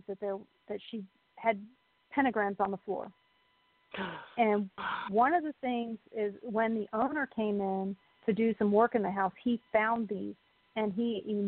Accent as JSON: {"language": "English", "country": "United States", "said": "like I've had to tell a whole bunch of people, I'm Indian. I don't care what you call me as long as you don't call me a bad word."}